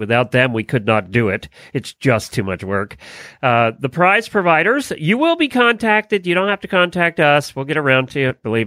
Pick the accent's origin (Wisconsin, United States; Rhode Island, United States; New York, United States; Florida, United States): Florida, United States; Ocala; Well, I survived, and I'm here, and … from Ocala, Florida.